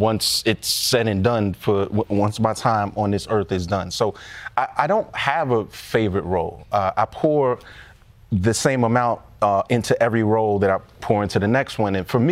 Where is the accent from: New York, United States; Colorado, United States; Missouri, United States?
New York, United States; because we're born and raised in New York, right. What's New York gonna look like